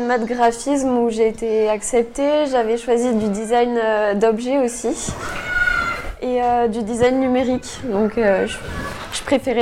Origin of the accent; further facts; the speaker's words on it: Clermont-Ferrand, Auvergne-Rhône-Alpes, France; Alors moi, je viens de Clermont-Ferrand.